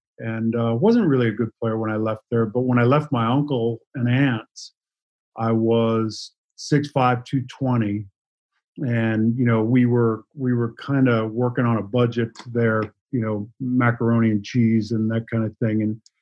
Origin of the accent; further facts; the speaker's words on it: Boston, Massachusetts, United States; if you wanted to remove any doubt that I was from Boston, I called it Sepulveda.